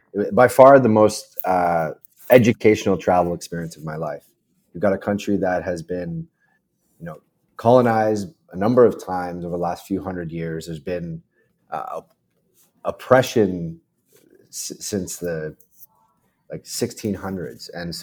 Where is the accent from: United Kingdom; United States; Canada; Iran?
Canada; So I'm in the Great White North. I'm Canadian.